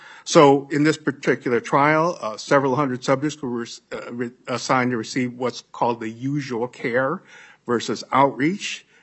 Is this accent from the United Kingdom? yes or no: no; Minnesota, United States; As a Minnesotan, I actually think we should all be proud of the fact that we have two National Cancer Institute designated comprehensive cancer centers. For a state of our size